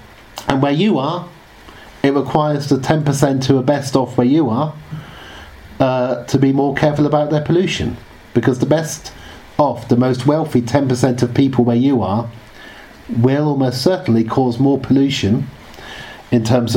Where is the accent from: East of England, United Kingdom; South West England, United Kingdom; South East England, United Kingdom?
South East England, United Kingdom; Oxford; because I grew up in Oxford, so I was at nursery school when you were here in the 1970s.